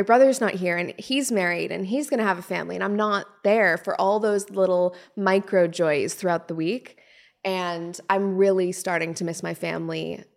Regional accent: Canada; So from under the age of, say, 10, it was me, my mom, my brother. We lived in this little teeny tiny house. And sometimes when I go home, I drive past it.

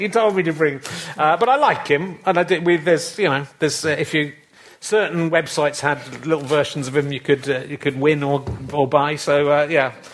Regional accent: Yorkshire and the Humber, United Kingdom; I'm from Yorkshire originally

